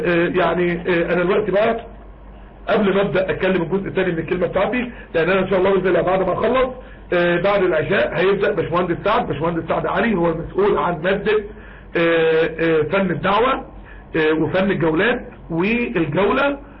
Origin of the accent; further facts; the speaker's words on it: Egypt; احنا عندنا في مصر